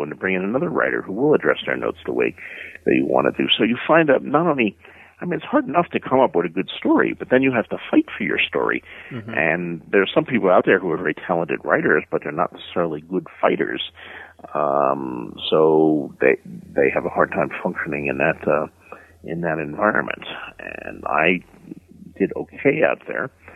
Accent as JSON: {"language": "English", "town": "Bayonne", "region": "New Jersey", "country": "United States", "tie": "born or raised there", "said": "when I was growing up in Bayonne, New Jersey"}